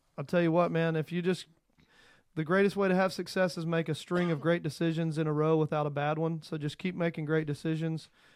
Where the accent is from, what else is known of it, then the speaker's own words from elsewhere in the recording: Burleson, Texas, United States; I grew up in Burleson, and you know, I've seen your stuff.